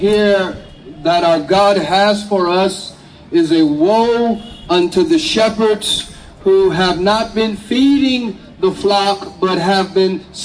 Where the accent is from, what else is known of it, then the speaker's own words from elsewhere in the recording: California, United States; I'm from California, and she is from Delta.